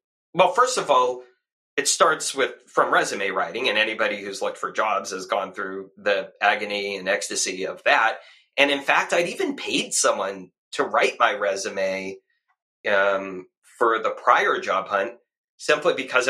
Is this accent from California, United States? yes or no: yes; Oakland, California, United States; It turned out that we had friends in common because I grew up in Oakland.